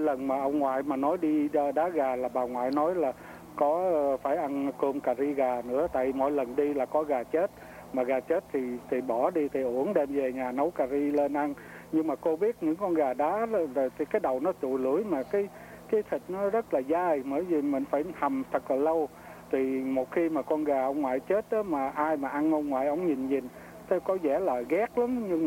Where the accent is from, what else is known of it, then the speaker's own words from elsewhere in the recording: Saigon, Ho Chi Minh City, Vietnam; Vâng, là một người sinh trưởng tại thành phố Sài Gòn. Thì … sinh ở Sài Gòn thuộc cái tỉnh gia đình.